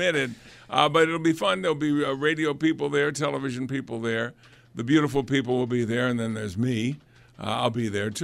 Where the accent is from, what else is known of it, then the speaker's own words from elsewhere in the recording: New England, United States; Vermont. Yeah, Vermont. I'm from New England. I should know about Vermont.